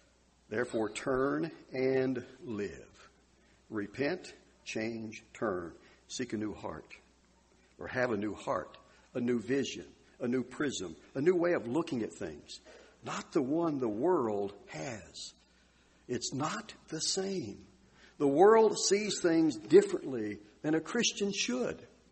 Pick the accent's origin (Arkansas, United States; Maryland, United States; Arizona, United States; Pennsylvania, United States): Arkansas, United States; That was the prism that was being created for me growing up in Arkansas.